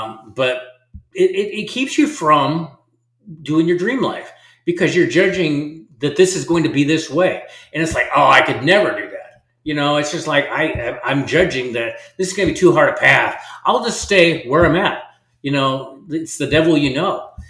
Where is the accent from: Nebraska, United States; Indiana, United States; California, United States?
Nebraska, United States; And I'm from Nebraska, which is a red state. So you're probably going to think I'm a hick from Nebraska, raise corn and cattle.